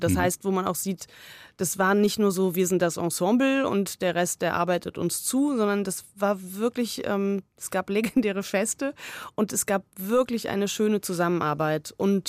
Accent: Berlin, Germany; ich zum Beispiel bin eigentlich Berlinerin

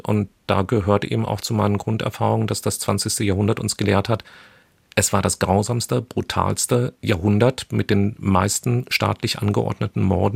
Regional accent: Marburg, Hesse, Germany; now in United States; Ich feiere in Deutschland, in meiner Heimatstadt Marburg.

